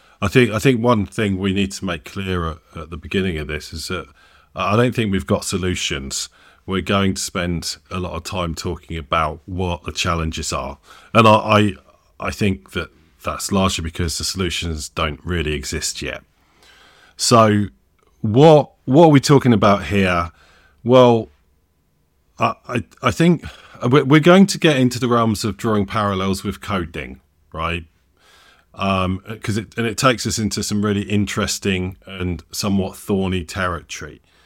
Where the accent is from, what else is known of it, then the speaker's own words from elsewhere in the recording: United Kingdom; We're British, right? We like to, you know, crisp ourselves up in the blazing sun because we see it so infrequently.